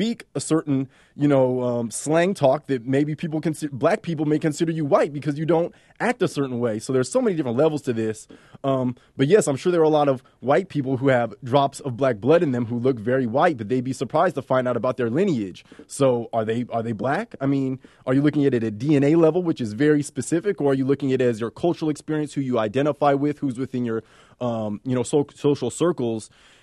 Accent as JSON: {"language": "English", "town": "East Palo Alto", "region": "California", "country": "United States", "tie": "born or raised there", "said": "I was raised in East Palo Alto, California, which is an urban area in the Bay Area. And so I was raised culturally black."}